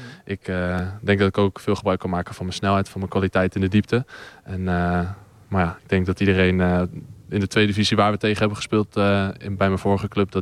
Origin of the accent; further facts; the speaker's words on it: Heiloo, North Holland, Netherlands; Ik kom zelf ook uit een dorp, dus ik ben niet zelf een Amsterdammer. Ik kom uit Heilo, dus het was toen ook niet dat ik een stadse jongen ben.